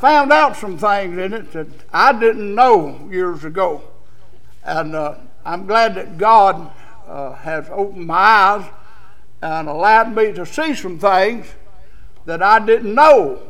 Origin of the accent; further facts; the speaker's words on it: Rockingham County, North Carolina, United States; I'm from originally from Rockingham County, and we have a lot of people up there that are hoping that they're saved.